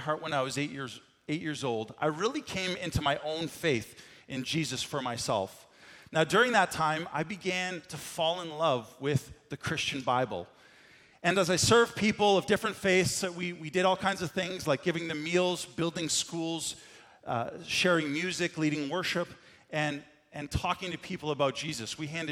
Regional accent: Markdale, Ontario, Canada; I grew up in Markdale, not far from here.

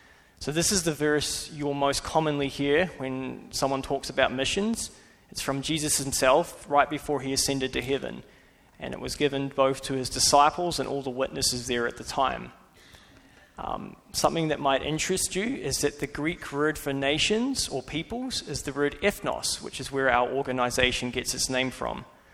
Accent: New Zealand; moved away; I'm from New Zealand. You'll see on the screen I'm not an Australian. Please get that right. I know you will. I was born and raised there.

